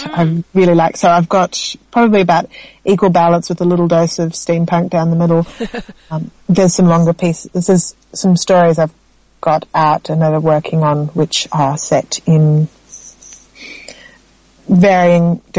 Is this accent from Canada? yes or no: no; Queensland, Australia; But I grew up in Western Queensland with an American mother and a lot of English storybooks.